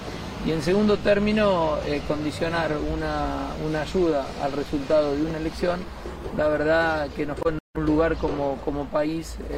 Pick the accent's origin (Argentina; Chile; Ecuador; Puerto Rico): Argentina; Santa Fe; nuestra preocupación como santafesinos y lo que representa la provincia de Santa Fe